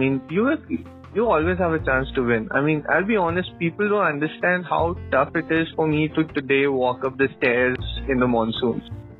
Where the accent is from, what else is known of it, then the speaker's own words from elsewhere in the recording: Jamshedpur, Jharkhand, India; So I grew up in Jamshedpur, okay, and in Jamshedpur we have grounds everywhere and anywhere.